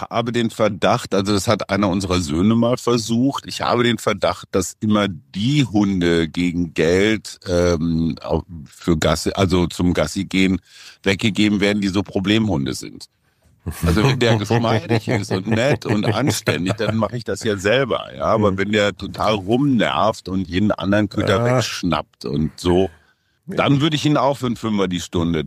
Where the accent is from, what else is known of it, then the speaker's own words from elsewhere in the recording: North Rhine-Westphalia, Germany; Münsterländer aus meiner Heimat im Münsterland.